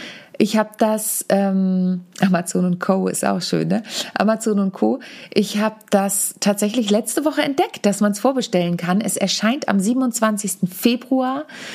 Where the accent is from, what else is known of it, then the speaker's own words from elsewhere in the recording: Warnholz, Germany; Jetzt in Warnholz, als ich alleine gespielt habe in meiner Heimat